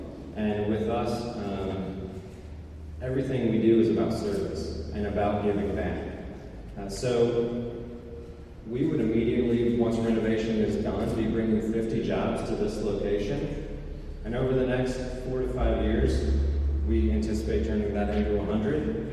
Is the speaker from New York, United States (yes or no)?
no; Muncie, Indiana, United States; this is my hometown. I was K through 12 at Burris, graduated from Ball State